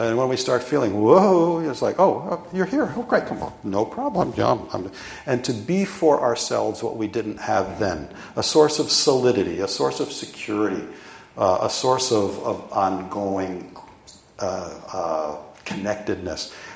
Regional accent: East Coast, United States; now in Olympia, United States; And living in Olympia is tough. You know, I grew up on the East Coast, you know, where it was all in a Dutch community.

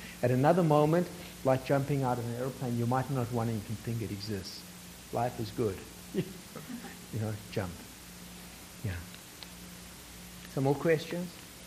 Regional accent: South Africa; Now, I come from South Africa, and in South Africa, there was a lot of fighting.

